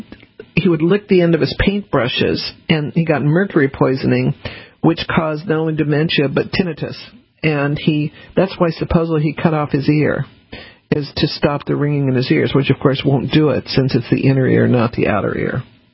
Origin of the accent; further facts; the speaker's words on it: the South, United States; born there; because I was born in the South, Civil War is really interesting, if alarming to me.